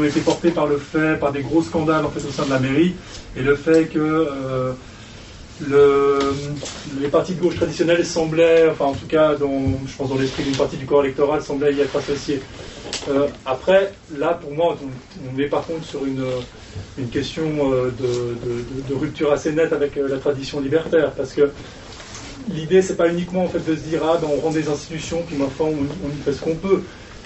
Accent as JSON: {"language": "French", "region": "Geneva", "country": "Switzerland", "said": "Moi, je suis de Genève, en fait"}